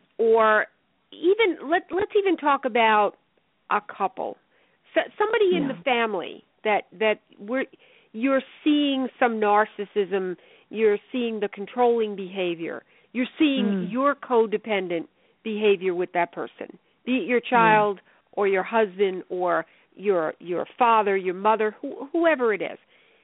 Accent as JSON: {"language": "English", "region": "New York", "country": "United States", "said": "you can hear my accent, so I'm originally from New York."}